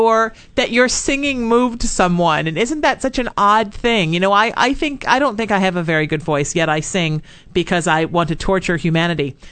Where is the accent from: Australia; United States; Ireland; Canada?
Ireland; And I say that with all respect as an Irishman, and that's a high compliment.